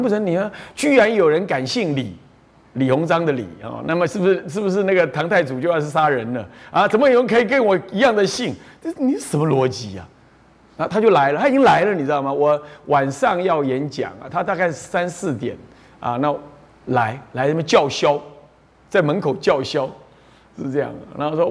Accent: Taiwan; 我说我来自台湾，我跟你素不相识。

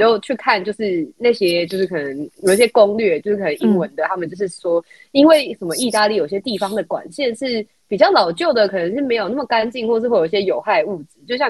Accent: Taiwan; 葡萄牙的葡式蛋挞跟我们从小在台湾吃到的是不同的东西

